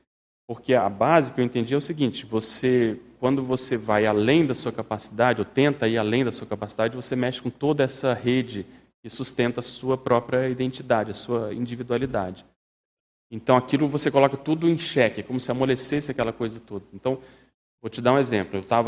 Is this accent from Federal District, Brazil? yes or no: yes; Brasília, Federal District, Brazil; eu sou de Brasília, mas ia muito para o Rio